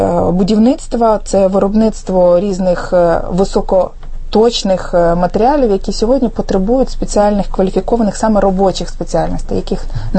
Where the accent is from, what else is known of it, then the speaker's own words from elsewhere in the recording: Chernivtsi Oblast, Ukraine; я сама з Чернівецької області, це саме той регіон, звідки люди їдуть і працюють з заробітчанами.